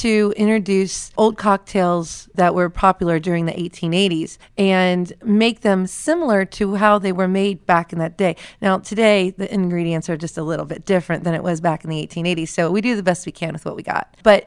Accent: Cincinnati, Ohio, United States; also born or lived in San Francisco; When I moved back from San Francisco, moved back to my hometown of Cincinnati, I needed a job

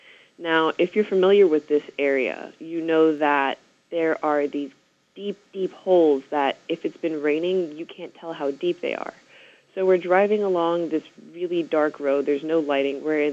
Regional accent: Sydney, New South Wales, Australia; now in United States; I moved to South Florida from Sydney, Australia.

